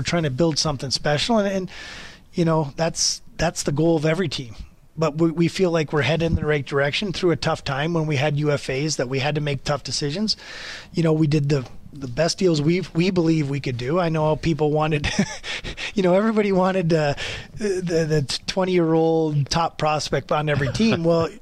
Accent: United States; now in Calgary, Canada; And I'm American, so, you know, I can firsthand say I love living in Calgary. I love being in Calgary. I've been here, you know, over 20 years now.

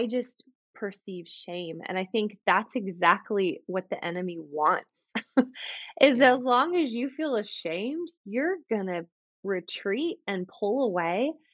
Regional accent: Canada; I'm Canadian, so I can say

